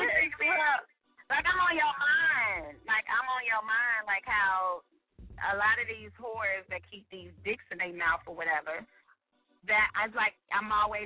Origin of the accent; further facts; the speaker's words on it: St. Louis, Missouri, United States; I'm from St. Louis, so it's all the girls there got big butts.